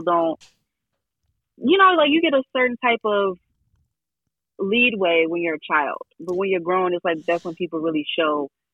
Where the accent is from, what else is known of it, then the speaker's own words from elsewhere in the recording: Lynchburg, Virginia, United States; also born or lived in Greensboro; I started off in the country area around Lynchburg, and then like, I wasn't really there for that long. And I spent a few years in Greensboro.